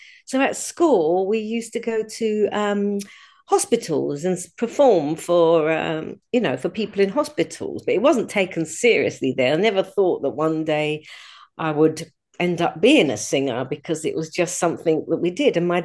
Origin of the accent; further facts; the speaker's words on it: Clapham, London, United Kingdom; I was actually born in Kilburn, but I grew up in South London. I grew up in Clapham, yeah.